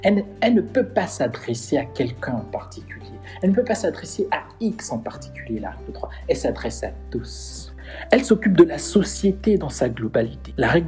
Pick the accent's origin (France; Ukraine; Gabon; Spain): Gabon; Puisqu'on est gabonais, pour revenir sur cet exemple, on est gabonais.